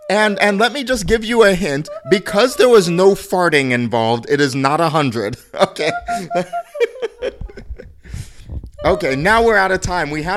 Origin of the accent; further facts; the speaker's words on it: the South, United States; I'm from the South. I don't know.